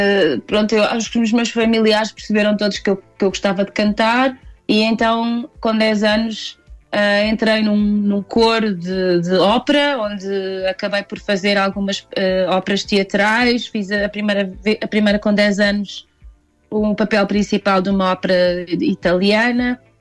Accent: Bragança, Norte, Portugal; eu sou de Bragança e sou de uma aldeia muito próxima de Espanha, da Galiza.

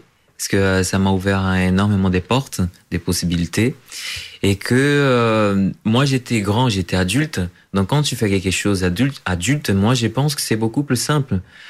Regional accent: Bahia, Brazil; now in Paris, France; Moi, je suis originaire du Brésil, je suis brésilien et de Bahia.

